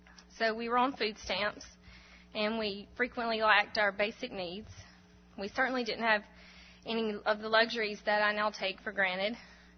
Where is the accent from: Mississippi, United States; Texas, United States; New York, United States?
Mississippi, United States; West Point; born there; I was born in 1984 in West Point, Mississippi, and I was named for both of my grandmothers.